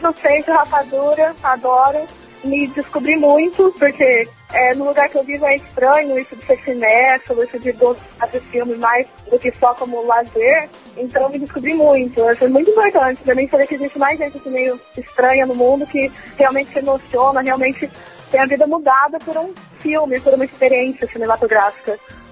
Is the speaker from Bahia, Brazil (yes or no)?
no; Colorado, Paraná, Brazil; Eu sou de Colorado, Paraná.